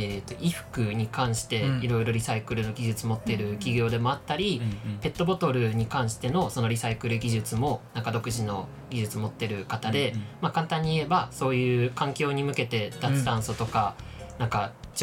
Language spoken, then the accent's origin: Japanese; Gifu, Japan; 僕岐阜出身やから名古屋よく行ってたんやけどさ